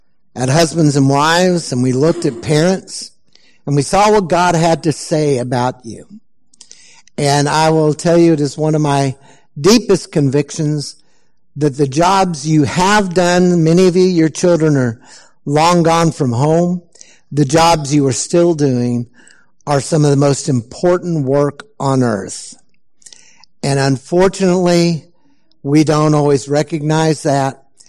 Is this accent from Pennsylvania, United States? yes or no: no; Texas, United States; rode into Galveston, Texas, with the news that the Civil War ended. My home state was the last of the rebel states to surrender.